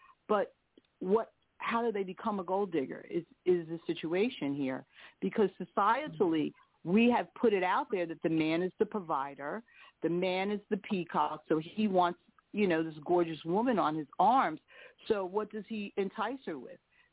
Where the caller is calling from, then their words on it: Philadelphia, Pennsylvania, United States; I'm from Philadelphia